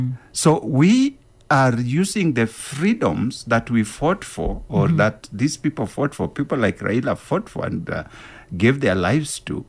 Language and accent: English; Kenya; So we just quickly introduced ourselves and I said, I'm from Kenya.